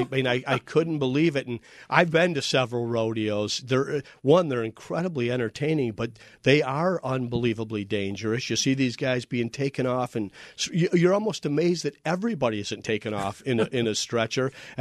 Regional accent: Toledo, Ohio, United States; born there; I was born in Toledo, Ohio.

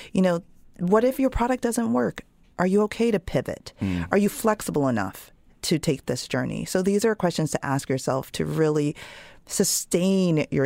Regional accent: Jamaica; born there; I was born in Jamaica, so first generation to go to college, let alone grad school here.

